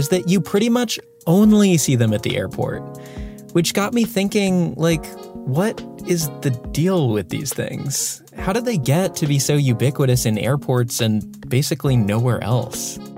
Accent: Chicago, Illinois, United States; born there; I was born in Chicago. My family still lives half an hour from O'Hare.

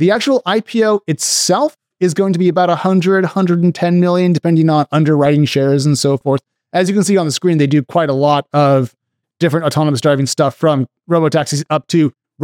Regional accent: Oregon, United States; I grew up in Oregon. I am familiar with the hippies.

